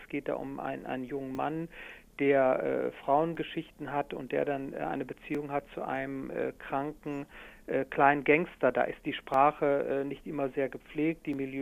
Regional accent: North Rhine-Westphalia, Germany; born there; ich komme zwar gebürtig aus dem Ruhrgebiet, aber bin doch inzwischen hier im Rheinland so ansässig

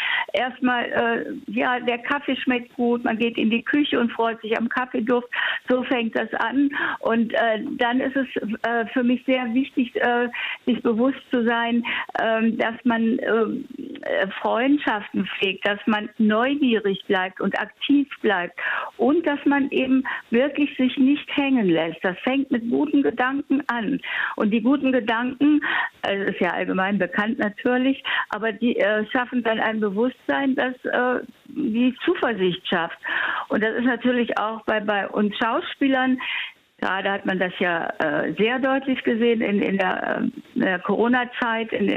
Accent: Cologne, North Rhine-Westphalia, Germany; ich komme ja aus Köln und ich habe Engpässe in dieser Beziehung wirklich erlebt

